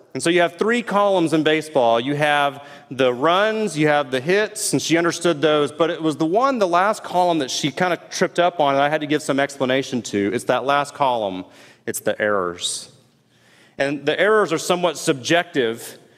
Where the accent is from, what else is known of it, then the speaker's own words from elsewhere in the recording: Houston, Texas, United States; I grew up in Houston as a big-time Houston Astros fan